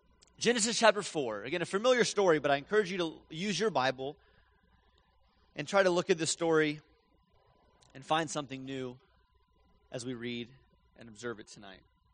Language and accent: English; Atlanta, Georgia, United States; just a few hours from where I grew up in Atlanta.